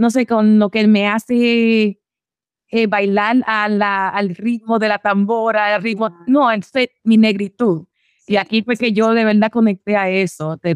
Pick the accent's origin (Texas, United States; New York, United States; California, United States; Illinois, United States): New York, United States; A pura cepa, aunque nací en Nueva York, siempre iba a las islas y me crié con toda esa cultura.